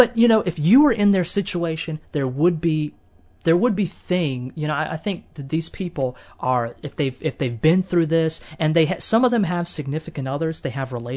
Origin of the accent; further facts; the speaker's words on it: Wilson, North Carolina, United States; I think they still have one in my hometown of Wilson.